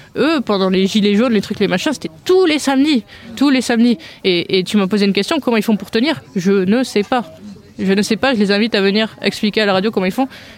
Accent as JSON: {"language": "French", "town": "Marseille", "region": "Provence-Alpes-Côte d'Azur", "country": "France", "said": "je suis marseillaise là"}